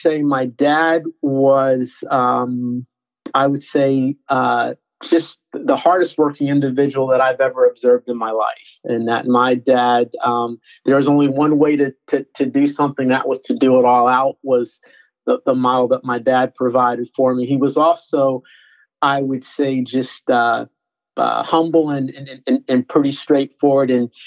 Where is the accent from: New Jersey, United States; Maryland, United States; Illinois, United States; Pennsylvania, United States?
New Jersey, United States; Teaneck; And it was a different world from what I was used to growing up in Teaneck, New Jersey, which is where they moved to, and going down to the deep south, wow.